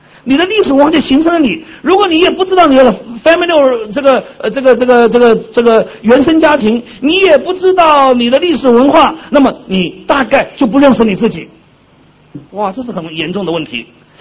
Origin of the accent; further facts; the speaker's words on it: Taiwan; accent: Taiwanese; 像我是台湾来的啊，我的国语哈、啊，我的普通话、啊、就有什么台湾味儿啊。